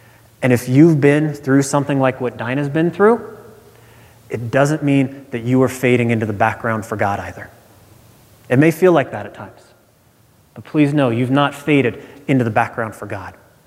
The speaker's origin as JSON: {"language": "English", "region": "Nebraska", "country": "United States", "tie": "born or raised there", "said": "When I was a young guy growing up in Nebraska, I would go to my grandfather's house or his apartment every Monday night."}